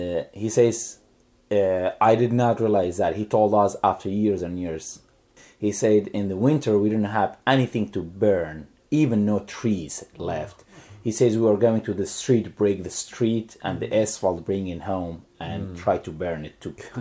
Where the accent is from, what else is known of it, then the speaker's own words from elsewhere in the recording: Kirkuk, Kirkuk Governorate, Iraq; English is a second language; The singer … he's originally from Kirkuk, my hometown.